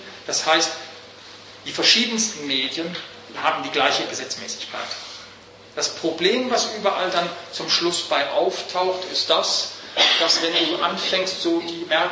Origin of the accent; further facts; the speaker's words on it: Canada; Wir gehören alle zusammen, wir sind alle Kanadier, haben auch alle die kanadische Staatsbürgerschaft.